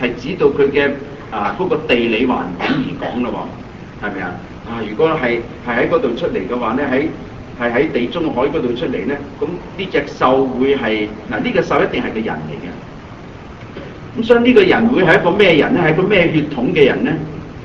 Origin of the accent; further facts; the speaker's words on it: Guangdong, China; 我哋廣東人話佢信你先至奇